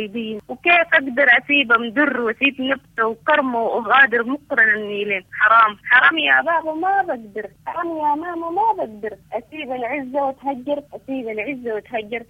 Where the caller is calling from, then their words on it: El Geneina, West Darfur, Sudan; معاك من الجنينة دار اندوكا.